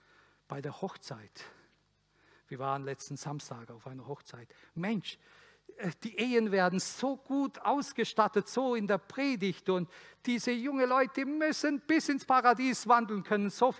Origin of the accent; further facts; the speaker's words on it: Arad, Arad County, Romania; Dort, wo ich aufgewachsen bin, in Arad, in Mikalaka